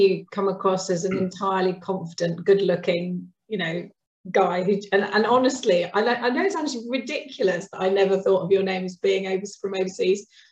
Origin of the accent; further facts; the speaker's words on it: South East England, United Kingdom; now in Oxfordshire, United Kingdom; I grew up in Buckinghamshire. I now live in Oxfordshire. And even here, there's hardly any black people.